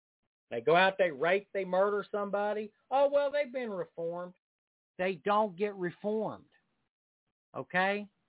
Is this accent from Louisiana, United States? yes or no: no; West Virginia, United States; But he's from West Virginia, my home state.